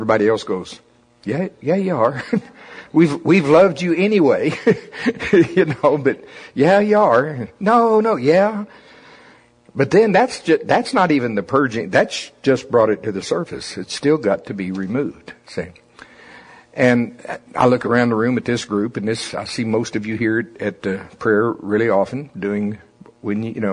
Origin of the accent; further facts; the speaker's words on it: the South, United States; See if it don't sound. I'm from the South, okay?